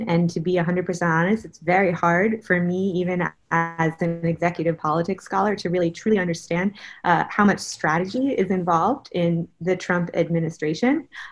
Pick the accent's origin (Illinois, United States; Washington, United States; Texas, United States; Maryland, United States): Maryland, United States; Baltimore; I grew up in Baltimore, a city that has its own history